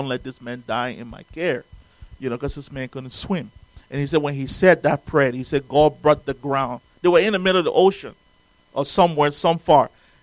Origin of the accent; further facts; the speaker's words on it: Liberia; born there; I was born in Africa, in Liberia, West Africa. I had one brother and I have three sisters. My dad was a minister.